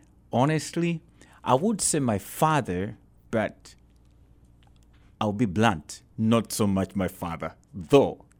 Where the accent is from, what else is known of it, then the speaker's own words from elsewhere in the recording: Kampala, Central Region, Uganda; I grew up in Kampala, Uganda, in a suburb called Gaba. That's where I come from. It's a village, but now it's a town. It's a beautiful city.